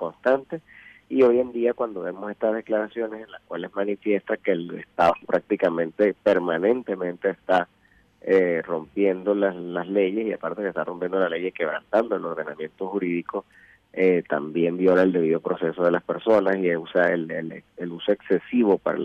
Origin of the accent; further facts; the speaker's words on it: Venezuela; esto es parte del golpe continuado que hemos estado siendo víctimas los venezolanos